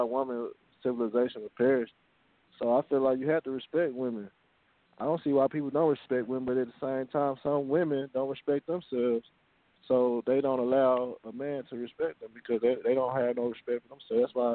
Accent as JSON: {"language": "English", "town": "Dallas", "region": "Texas", "country": "United States", "tie": "born or raised there", "said": "growing up in South Dallas or growing up in Oak Cliff, I heard the N-word all the time."}